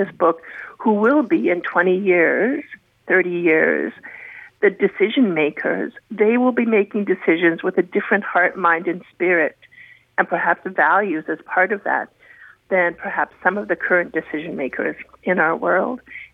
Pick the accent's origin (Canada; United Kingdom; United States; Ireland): Canada; Kamloops, British Columbia; as a psychiatric nurse in acute psych in my hometown of Kamloops